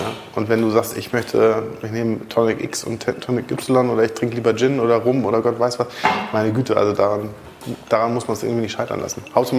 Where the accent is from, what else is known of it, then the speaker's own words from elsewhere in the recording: Hamburg, Germany; born there; als echter geborener Hamburger